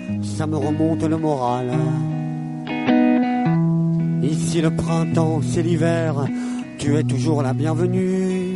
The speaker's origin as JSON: {"language": "French", "region": "Normandy", "country": "France", "said": "je suis de Normandie, donc un peu à l'autre bout de la France."}